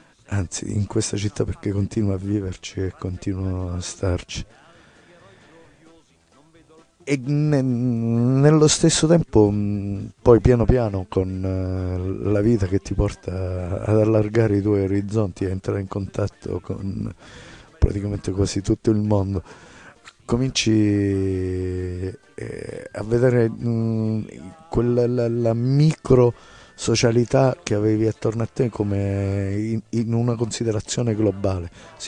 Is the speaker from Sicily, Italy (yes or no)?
no; Reggio Calabria, Calabria, Italy; c'era un gioco che facevo quando ero bambino qui a Reggio Calabria